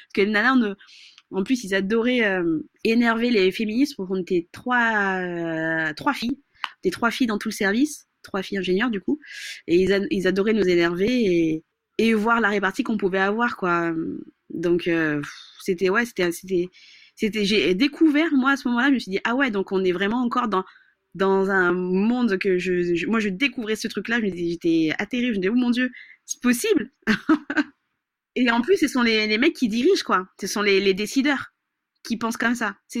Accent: Madagascar; je suis malgache

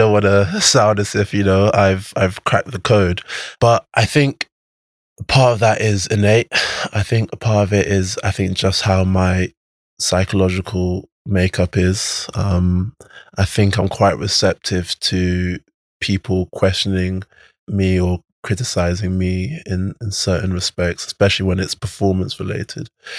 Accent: London, United Kingdom; Yeah, I grew up in North London. I've never lived in Nigeria.

